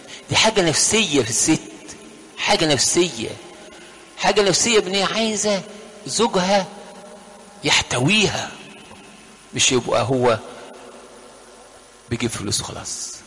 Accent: Egypt; في قلق عندنا احنا كمصريين هنا، خايف للست تمشي البيت

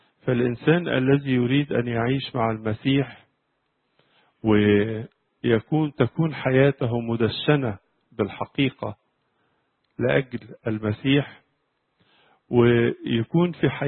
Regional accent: Egypt; التي اعتقد انها اجمل كنيسه اثريه عندنا في مصر وربما في العالم كله

